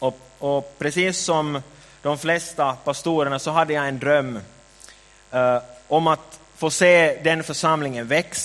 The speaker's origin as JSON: {"language": "Swedish", "town": "Ekenäs", "region": "Uusimaa", "country": "Finland", "tie": "born or raised there", "said": "När jag var 20 år så började jag jobba i min hemförsamling där jag hade vuxit upp som barn i Ekenäs."}